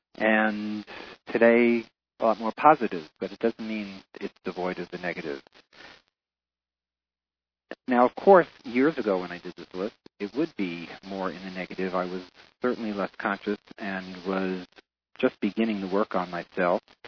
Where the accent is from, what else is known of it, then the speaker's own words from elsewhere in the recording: New York, United States; now in Los Angeles, United States; In fact, I'm very thrilled that the Angels beat the Yankees tonight, even though I'm from New York, but I live in L.A.